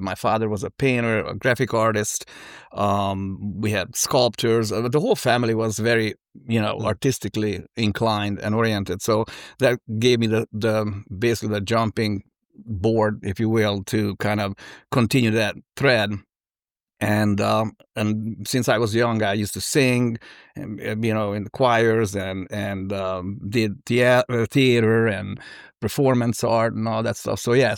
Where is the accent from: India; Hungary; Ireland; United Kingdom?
Hungary; English is a second language; moved away as an adult; now in United States; I grew up in Hungary. You know, I was born and educated in Hungary, and you know, at the time it was a communist country